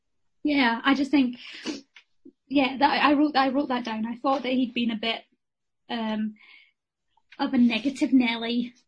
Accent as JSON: {"language": "English", "region": "Scotland", "country": "United Kingdom", "first_language": "English", "said": "my native language is technically English. However, Scottish people have their own version of English."}